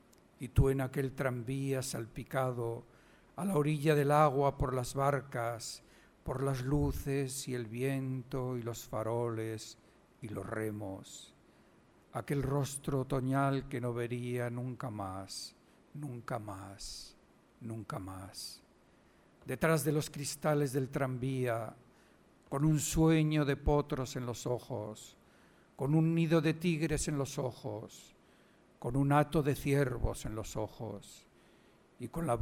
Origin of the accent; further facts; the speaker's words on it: Castile and León, Spain; Toda esta provincia de León, de donde yo soy natal, de donde soy nativo, fue un territorio muy romanizado.